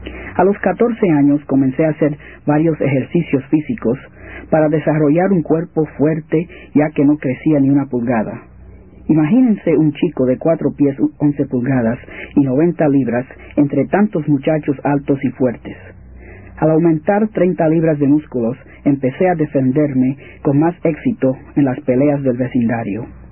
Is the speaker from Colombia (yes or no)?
no; Puerto Rico; also born or lived in Brooklyn, New York, United States; Nací en Brooklyn, Nueva York, de padres puertorriqueños, durante la Depresión. Unos pocos meses después, mis padres regresaron a Puerto Rico por causa de la situación económica en Nueva York.